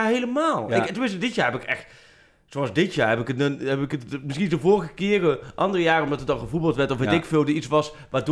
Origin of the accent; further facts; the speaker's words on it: Gelderland, Netherlands; ik kom uit de Achterhoek.